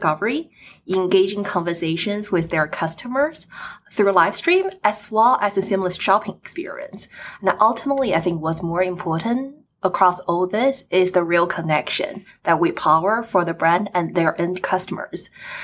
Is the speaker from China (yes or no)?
yes; China; born there; English is a second language; I was born in China and my families are still in China.